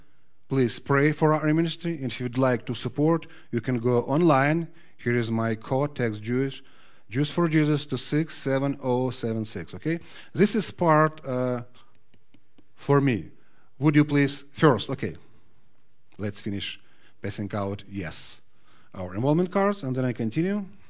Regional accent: Odesa, Odesa Oblast, Ukraine; English is a second language; Okay, so I'm from Odessa. It's not in Texas. Are you surprised? It's another part of the world. It's a little bit over than 6,000 miles from here. It's far away.

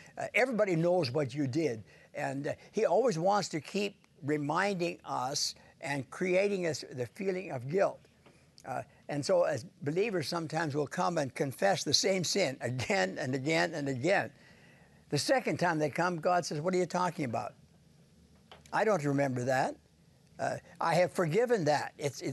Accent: Saskatchewan, Canada; moved away as an adult; I happen to have lived in Saskatchewan as a youngster for first 18 years of my life. My hometown holds shares the record for the hottest temperature, 113 degrees.

